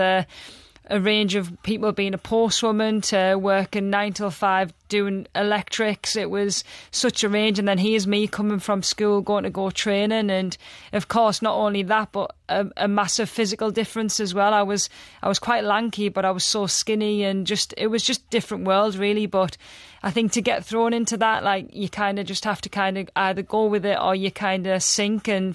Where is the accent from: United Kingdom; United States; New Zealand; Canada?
United Kingdom; Sunderland, North East England; I think as a young girl growing up in Sunderland and just loving football